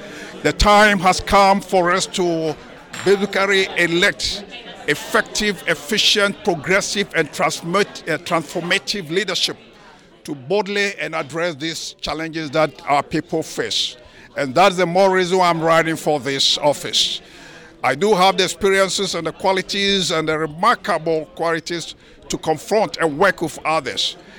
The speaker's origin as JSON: {"language": "English", "country": "Ghana", "tie": "born there", "said": "I was born in Ghana, and I have experienced the worst of humanity"}